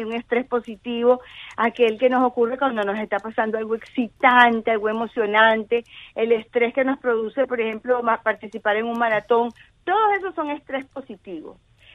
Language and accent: Spanish; Venezuela; también en mi país, Venezuela, sí.